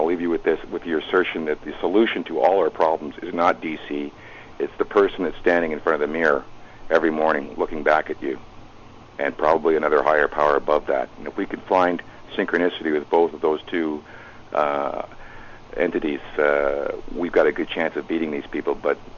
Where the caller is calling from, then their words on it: Montreal, Quebec, Canada; I'm calling from Montreal again